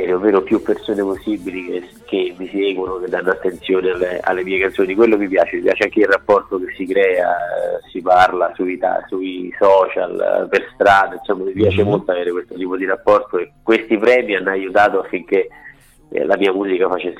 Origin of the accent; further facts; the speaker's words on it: Rome, Lazio, Italy; sono nato e cresciuto a Roma, ho 31 anni